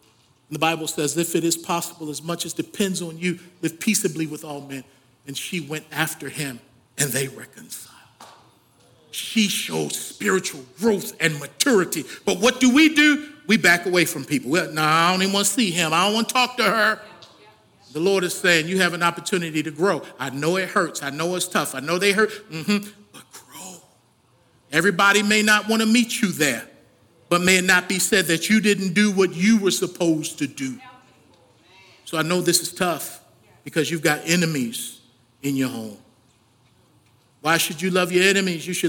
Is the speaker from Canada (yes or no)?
no; Baltimore, Maryland, United States; I'm from Baltimore.